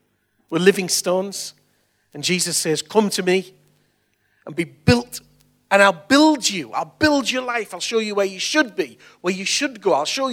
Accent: Billingham, North East England, United Kingdom; I was brought up in Billingham, and it was all right because we were really poor, came from a really poor background, really poor council estate.

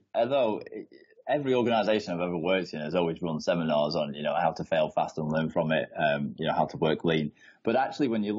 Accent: Blackpool, North West England, United Kingdom; when I was growing up, I grew up in Blackpool.

